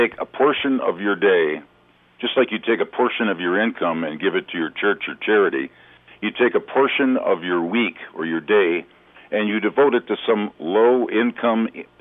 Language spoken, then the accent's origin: English; Milwaukee, Wisconsin, United States; You know, when I was born and raised in Milwaukee, there was this area called the Valley that was just loaded with industrial places